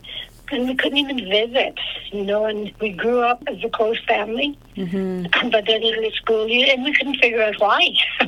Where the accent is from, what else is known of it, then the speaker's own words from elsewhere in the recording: Aklavik, Northwest Territories, Canada; I was born a twin on December 31st, 1953, in the Klavik. We grew up on my mom and dad's trap line